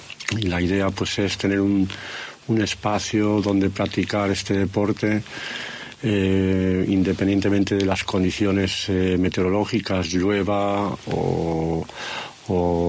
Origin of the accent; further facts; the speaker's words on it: Lugo, Galicia, Spain; nací y viví en Lugo durante los primeros 40 años de mi vida. Allí los inviernos son largos, realmente largos, muy lluviosos, es un frío húmedo